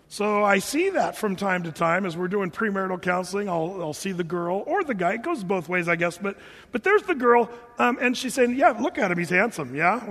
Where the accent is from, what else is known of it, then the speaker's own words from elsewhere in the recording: Oregon, United States; That's where I grew up, Southern Oregon.